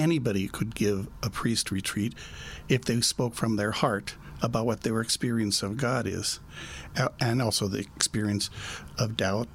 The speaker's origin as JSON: {"language": "English", "region": "Nevada", "country": "United States", "tie": "born there", "said": "I was born in Nevada, so I'm used to the dry heat."}